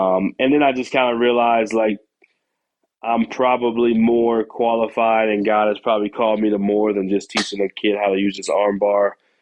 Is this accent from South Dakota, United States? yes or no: no; Texas, United States; now in Utah, United States; probably one of the most challenging years personally, first time that far away from home. I'm in Utah, I'm from Texas.